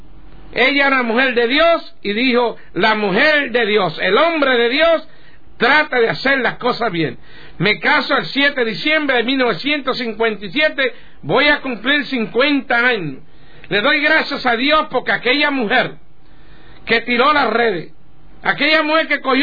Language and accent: Spanish; San Lorenzo, Puerto Rico; now in New York, United States; Yo fui bautizado en, yo soy puertorriqueño, nacido en San Lorenzo, Puerto Rico, bautizado en San Lorenzo cuando tenía como 2 o 3 años, no me acuerdo. Recibí la primera comunión allí, fui confirmado allí, y pero vine a Nueva York